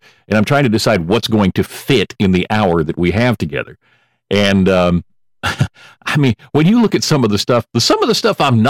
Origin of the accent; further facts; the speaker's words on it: Alabama, United States; that is in my home state, the state of Alabama.